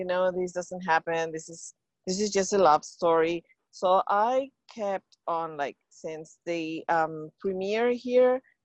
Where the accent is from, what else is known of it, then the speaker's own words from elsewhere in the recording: Lima, Peru; I'm from Peru, South America.